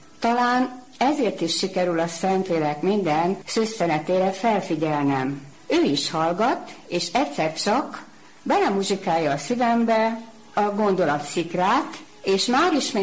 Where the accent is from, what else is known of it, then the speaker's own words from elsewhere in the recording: Budapest, Hungary; Budapestiként én már ismertem az országos Mária Rádiót, de legmerészebb álmaimban sem mertem gondolni, hogy egyszer majd édesanyám szülővárosában, itt Celldömölkön is lesz Mária Rádió